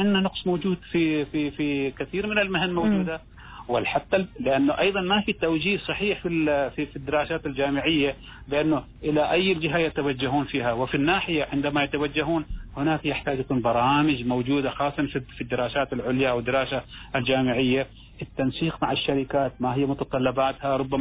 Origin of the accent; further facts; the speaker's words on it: Oman; إحنا شعب عماني